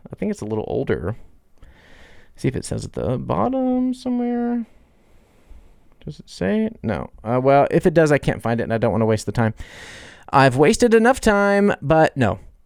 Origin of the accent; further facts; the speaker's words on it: United States; I had pet names for cars, but I'm American.